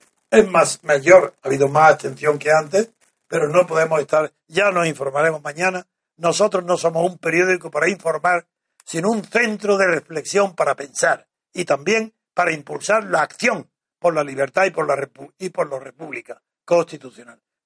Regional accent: Spain; por mucho que soy español y que mi vida está en España

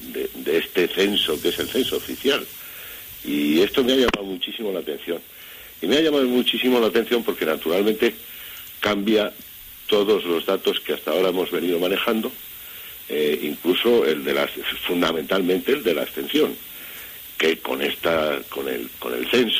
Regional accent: Valladolid, Castile and León, Spain; yo que vivo en Valladolid, y vamos, que soy vallisoletano

